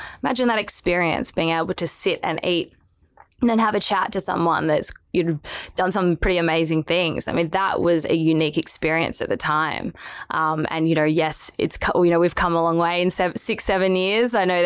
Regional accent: Melbourne, Victoria, Australia; now in Sydney, Australia; I'm a Melbourne girl. Wow. I made the leap to Sydney about 18 months ago.

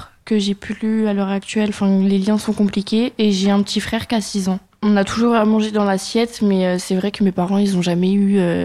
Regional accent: Auxerre, Bourgogne-Franche-Comté, France; J'ai grandi vers Paris, sur Auxerre, dans le 89 000, dans Lyon.

